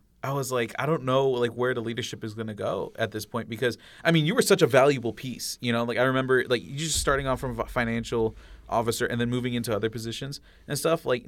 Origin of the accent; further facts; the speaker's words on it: Lorain, Ohio, United States; Growing up in Lorain, there wasn't necessarily so many Central Americans around me, you know.